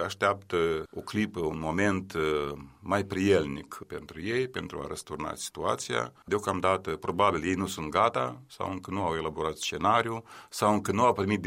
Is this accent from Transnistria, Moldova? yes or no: no; Chișinău, Moldova; Și n-am înțeles doamnele intelectuale din urbea noastră, Chișinău.